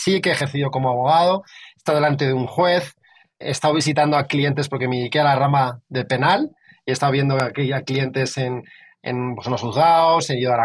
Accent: Madrid, Community of Madrid, Spain; Porque yo vengo de Madrid.

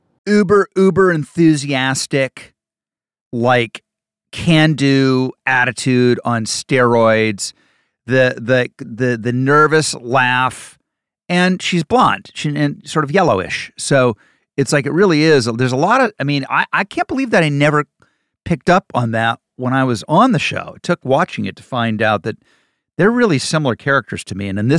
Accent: Ohio, United States; also born or lived in Indiana; Because I'm from the Midwest. I'm from Ohio. I grew up, spent a lot of time in Indiana.

